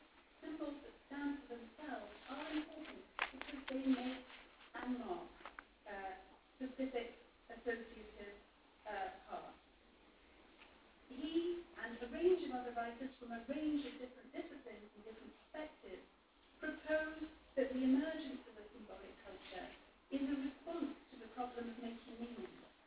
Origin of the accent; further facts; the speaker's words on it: Bolton, North West England, United Kingdom; I come from Bolton.